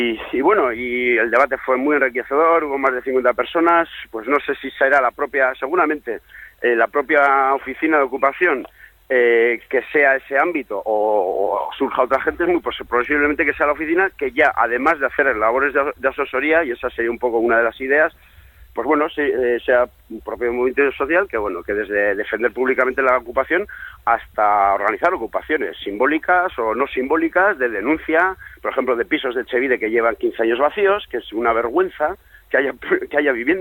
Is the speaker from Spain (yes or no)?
yes; Sestao, Basque Country, Spain; yo además es que soy de Sestao y he participado en eso desde el principio